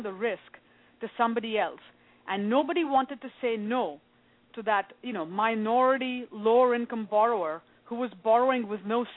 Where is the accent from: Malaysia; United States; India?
India; I grew up in India